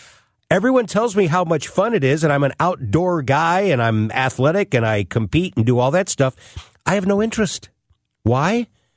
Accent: Florissant, Missouri, United States; I was the kid that who would go out and play with my friends up growing up in Florissant, North County, and the snow would come down, and we'd have a snow day.

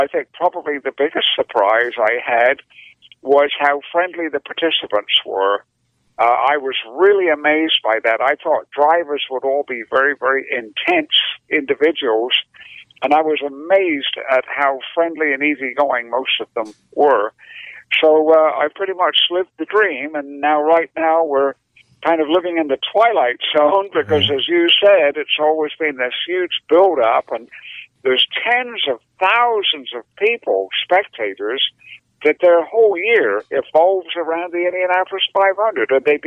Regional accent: United Kingdom; I'm actually British, although it doesn't sound like it anymore.

